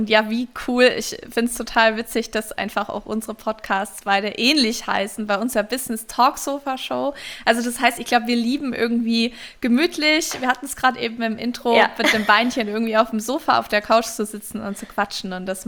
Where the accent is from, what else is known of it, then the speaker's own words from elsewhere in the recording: Stuttgart, Baden-Württemberg, Germany; Also wir kommen alle aus Stuttgart